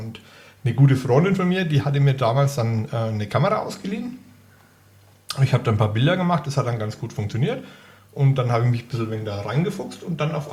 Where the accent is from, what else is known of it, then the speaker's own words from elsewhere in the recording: Bavaria, Germany; now in Upper Franconia, Germany; ich bin Unterfranke und bin jetzt hier natürlich auch in Oberfranken.